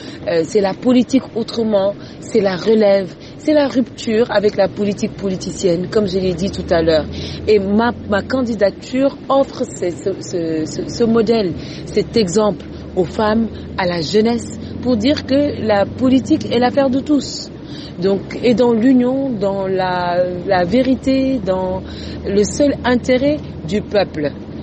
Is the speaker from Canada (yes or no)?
no; Senegal; Nous sommes des Sénégalais. Moi, je dis le Sénégal d'abord.